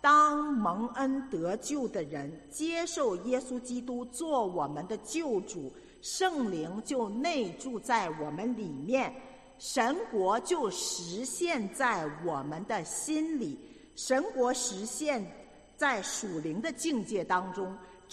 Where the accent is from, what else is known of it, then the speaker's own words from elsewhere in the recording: China; 这就一看我们就是大陆来的啊，